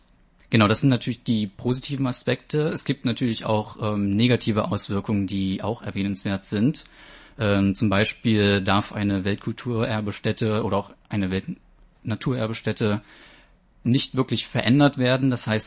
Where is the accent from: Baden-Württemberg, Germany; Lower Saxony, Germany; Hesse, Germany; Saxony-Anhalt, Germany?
Saxony-Anhalt, Germany; Magdeburg; now in Taiwan; Ich bin 27 Jahre alt und ich komme ursprünglich aus Magdeburg.